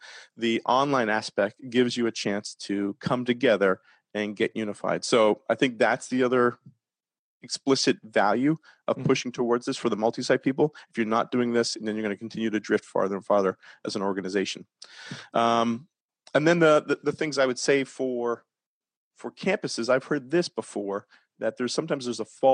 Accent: Canada; now in United States; especially in Canada as well, being a Canadian.

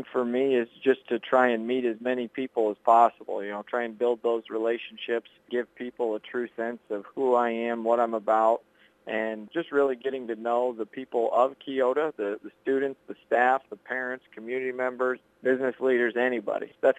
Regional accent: Victor, United States; I'm originally from Victor

